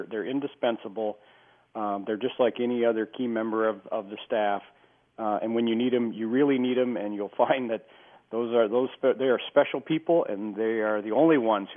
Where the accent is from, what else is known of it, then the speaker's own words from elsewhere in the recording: Olivia, Minnesota, United States; I thought back on the Memorial Days when I was a youngster growing up in Olivia.